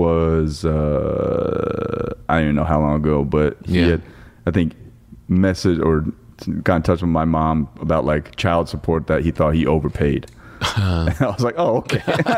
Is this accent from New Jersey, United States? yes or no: yes; Parsippany, New Jersey, United States; Yeah, so I've been born and raised in Parsippany.